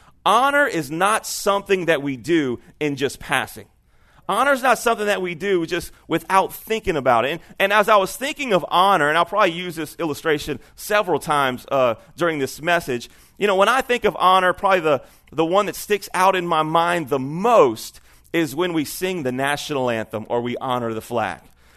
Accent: Baton Rouge, Louisiana, United States; so I'm from Baton Rouge and Healing Place Church.

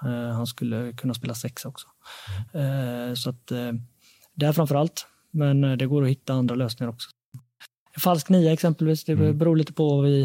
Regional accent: Gothenburg, Västra Götaland County, Sweden; moved away; dels Göteborg, det är min hemstad. Jag har inte bott där på 17 år, och det var dags att komma hem.

